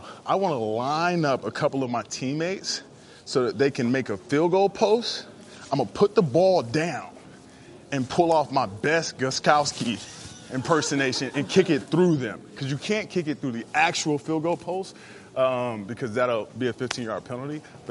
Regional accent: the South, United States; And a sweet tea. I'm from the South.

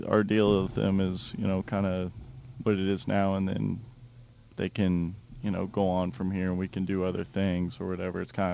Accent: Oklahoma, United States; Now, I'm from Oklahoma.

